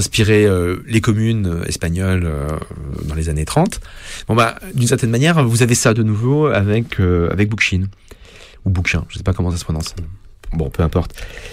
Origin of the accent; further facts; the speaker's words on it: France; quand on les lit en tant que Français un petit peu habitué à la culture de la philosophie politique française